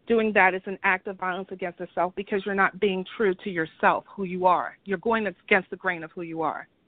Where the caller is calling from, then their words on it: Cockeysville, Maryland, United States; I'm calling from Cockeysville, Maryland.